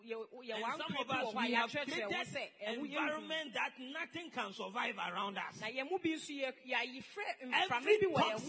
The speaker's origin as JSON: {"language": "English", "country": "Ghana", "said": "Every Ghanaian must say ewae. Because if I don't say that, I am not a Ghanaian."}